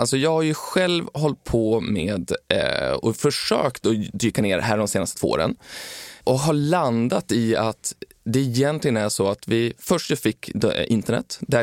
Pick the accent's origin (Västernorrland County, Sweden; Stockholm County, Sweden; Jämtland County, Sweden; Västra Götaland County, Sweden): Västernorrland County, Sweden; Timrå; jag är från en av Sveriges fattigaste kommuner, Timrå. Det var där jag växte upp.